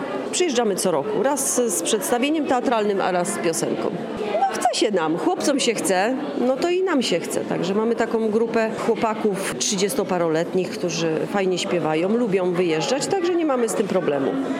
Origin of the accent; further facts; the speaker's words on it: Masovian Voivodeship, Poland; Jesteśmy z okolic Mińska Mazowieckiego.